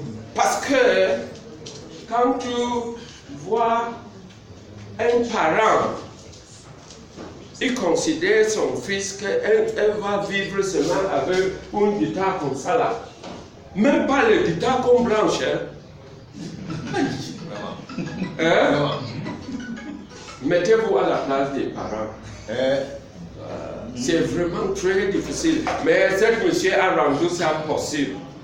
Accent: Bafoussam, West, Cameroon; Moi, je viens de Bafoussa.

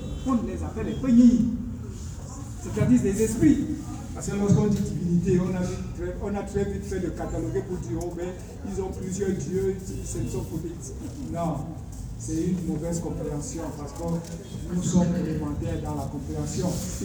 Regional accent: Cameroon; Nous sommes des Camerounais.

